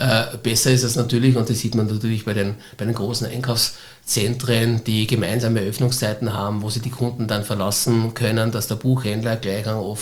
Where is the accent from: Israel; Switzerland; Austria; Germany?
Austria; Styria; now in Vienna, Austria; du als Steirer kannst doch nicht in Wien bei einem Fußballclub quasi Fan sein.